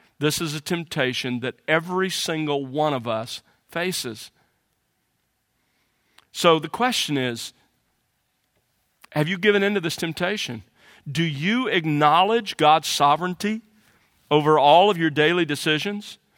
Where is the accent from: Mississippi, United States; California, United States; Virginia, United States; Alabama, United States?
Alabama, United States; Mobile; I expected at that stage to become an attorney and to settle down in or near my hometown, Mobile, Alabama.